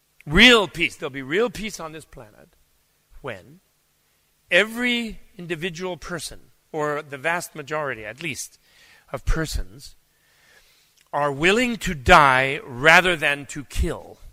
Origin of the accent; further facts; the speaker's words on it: United States; But that's probably because I'm American and I'm thinking of John Belushi.